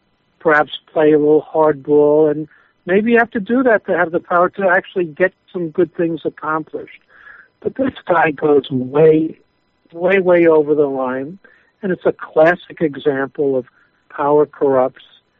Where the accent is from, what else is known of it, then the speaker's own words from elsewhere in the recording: Jersey City, New Jersey, United States; And growing up in Jersey City, I'm kind of immune to a lot of things.